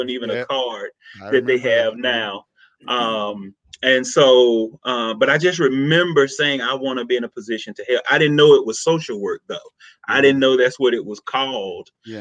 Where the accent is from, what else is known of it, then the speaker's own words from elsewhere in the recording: Mississippi, United States; accent: Southern; moved away as an adult; also born or lived in Alabama; now in Colorado, United States; So if you can't tell by the accent, I am definitely from the South. I am Southern to the core. I was born and raised in Mississippi. My family actually still lives there.